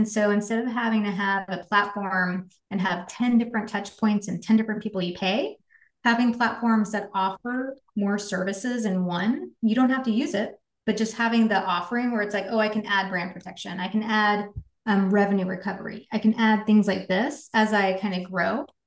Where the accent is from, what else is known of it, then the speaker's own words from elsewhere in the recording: Dallas, Texas, United States; So I grew up in Texas, in Dallas.